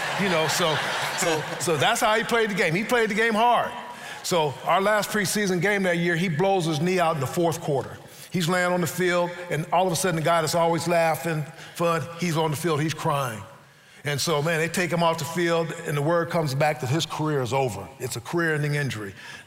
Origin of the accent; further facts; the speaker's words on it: Youngstown, Ohio, United States; I grew up in Youngstown, Ohio, and I had a desire to know who Jesus was